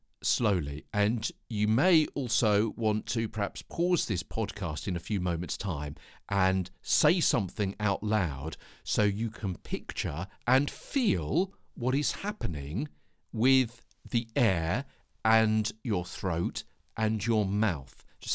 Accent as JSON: {"language": "English", "region": "London", "country": "United Kingdom", "said": "from London."}